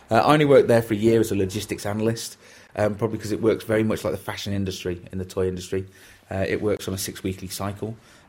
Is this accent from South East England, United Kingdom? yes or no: no; Chester, North West England, United Kingdom; also born or lived in Birkenhead; I was born actually in Birkenhead, over in the northwest, back in 1968. Lived in the centre of Birkenhead for the first couple of years of my life, and then lived nearer Chester for most of the rest of my life before I went off to college.